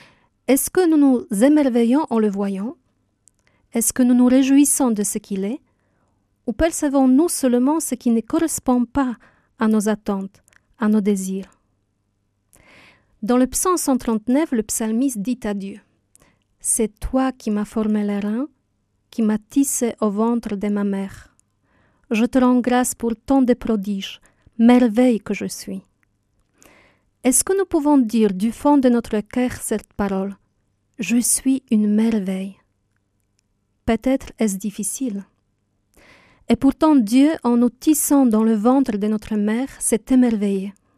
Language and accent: French; Poland; French is a second language; now in Blagnac, France; je suis polonaise et je suis depuis 20 ans une sœur de la communauté des Béatitudes. Actuellement, je vis dans notre maison de Blagnac.